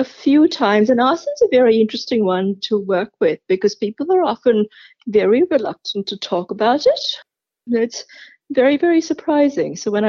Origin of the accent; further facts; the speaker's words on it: India; Look, I have a specific interest in that field, obviously, because of my own background. I am Indian, but I don't have a lot of clients from that community at this point in time